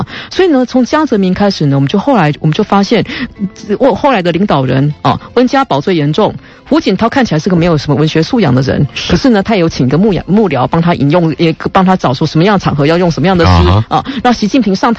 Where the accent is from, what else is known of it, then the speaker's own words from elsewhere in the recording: Taiwan; 我们台湾人在那里想象日本人写好多情书给台湾、